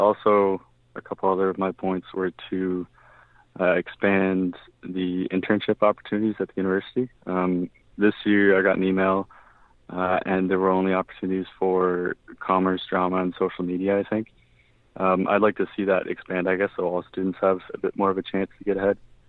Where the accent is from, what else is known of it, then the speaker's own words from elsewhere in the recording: Fredericton, New Brunswick, Canada; I come from Fredericton and my high school had solar panels on it.